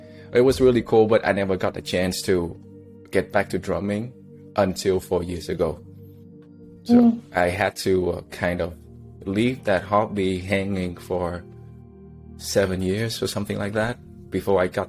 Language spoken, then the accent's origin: English; Ho Chi Minh City, Vietnam; moved away as an adult; now in Netherlands; I come from Vietnam, specifically Ho Chi Minh City, from the south. I was born and raised there 100%. I came to the Netherlands like 10 years ago.